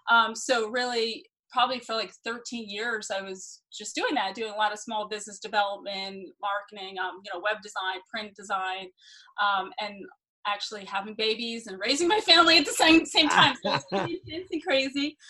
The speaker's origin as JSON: {"language": "English", "region": "New Jersey", "country": "United States", "tie": "born or raised there", "said": "So I grew up in New Jersey and I had a very supportive family in the arts."}